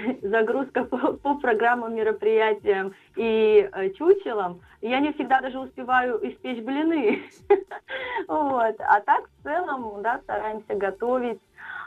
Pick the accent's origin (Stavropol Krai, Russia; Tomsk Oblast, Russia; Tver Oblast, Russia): Tomsk Oblast, Russia; now in Rostov-on-Don, Russia; Я сама из Томской области родом, то есть я в Ростове 13 лет живу.